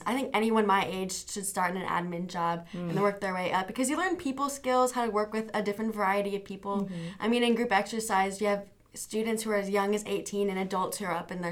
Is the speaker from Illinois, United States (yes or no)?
no; Stafford, Virginia, United States; Well, I'm from Stafford, Virginia. That's a solid 12 hours away, so it's a nice long car drive with my brothers every couple months.